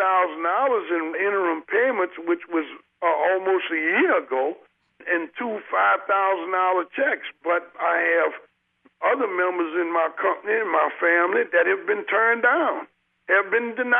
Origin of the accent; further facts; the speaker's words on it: Louisiana, United States; of course, I'm proud to be from Louisiana, and I told them I was from Louisiana